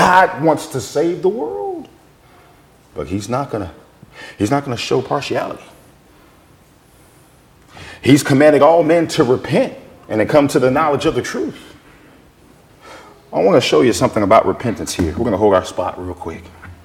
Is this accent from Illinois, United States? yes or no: no; New York City, New York, United States; born there; I was born in 1980. I was born in Bronx, New York.